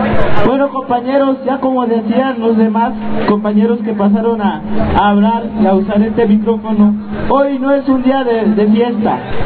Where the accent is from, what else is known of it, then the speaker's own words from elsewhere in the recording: Chiapas, Mexico; nosotros somos indígenas tzotziles de Chiapas